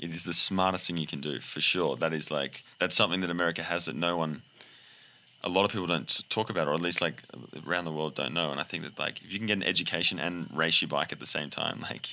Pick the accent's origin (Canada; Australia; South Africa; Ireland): Australia; now in United States; I mean, I'm Australian, my adopted American